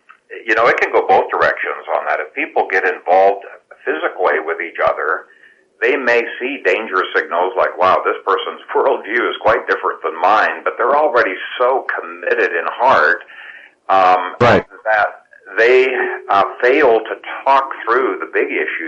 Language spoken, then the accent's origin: English; Ethiopia; I grew up in Ethiopia, and I saw arranged marriages actually turn out rather well within